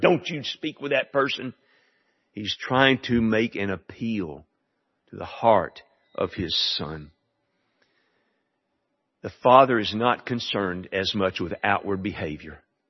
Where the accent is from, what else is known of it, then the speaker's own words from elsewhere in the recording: Alabama, United States; I grew up in hunting in Bankhead Forest